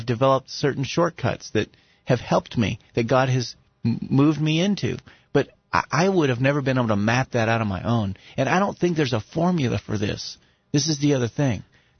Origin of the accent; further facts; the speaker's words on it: the South, United States; Now, I'm from the South, brother.